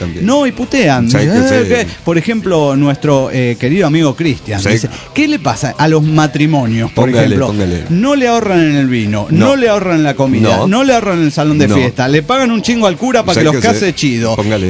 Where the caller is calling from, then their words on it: Zacatecas, Mexico; de Zacatecas, México.